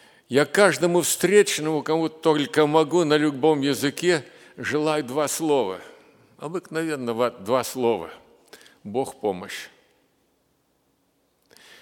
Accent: Zaporizhzhia, Zaporizhzhia Oblast, Ukraine; born there; И вот я родился в Запорожье до войны.

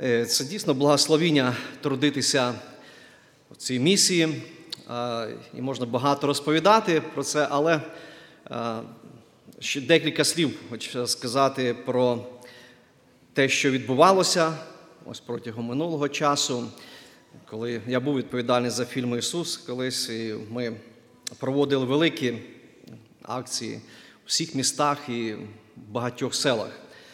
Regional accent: Chernihiv Oblast, Ukraine; Я родом із Чернігівської області, крайньої півночі України.

